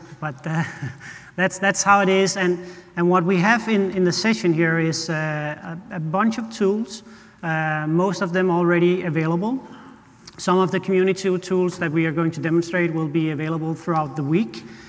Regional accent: Denmark; English is a second language; unlike James, I'm not from Australia. Maybe you can hear that on my accent. I'm from Denmark

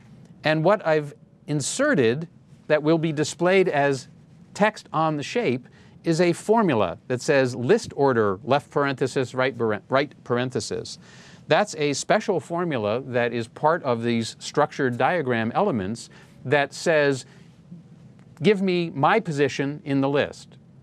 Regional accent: Boston, Massachusetts, United States; And this time it'll be my hometown, Boston.

